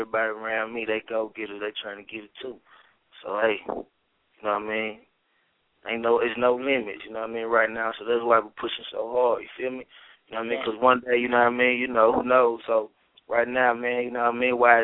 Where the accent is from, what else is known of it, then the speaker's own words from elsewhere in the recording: Jackson, Mississippi, United States; I'm from Jackson. You see what I'm saying? It's, you know what I mean? It's Mississippi